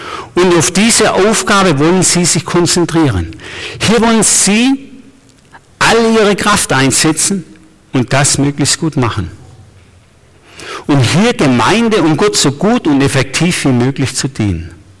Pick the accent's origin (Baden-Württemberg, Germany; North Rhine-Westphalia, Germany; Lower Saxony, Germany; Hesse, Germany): Baden-Württemberg, Germany; ich bin auf der Schwäbischen Alb groß geworden